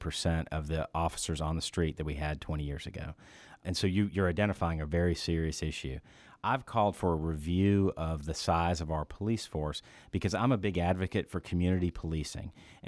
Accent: Knoxville, Tennessee, United States; And I grew up in Knoxville. I went through our public schools here. I graduated from UT.

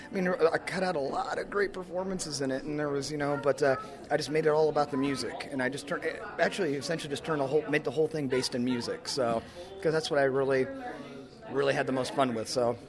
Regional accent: Kansas, United States; now in Las Vegas, United States; I'm actually from Kansas, but all my stuff is in Vegas right now, so yeah.

